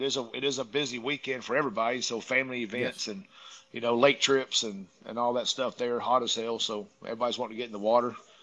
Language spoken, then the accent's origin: English; Midland, Texas, United States; Whenever we did the cook-off here in Midland at my hometown